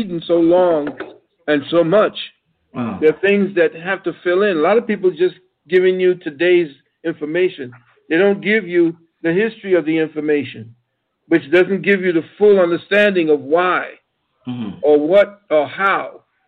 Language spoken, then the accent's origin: English; Trinidad & Tobago; No, I was never this pale. When I came from Trinidad, I was like 5 or 10 shades darker.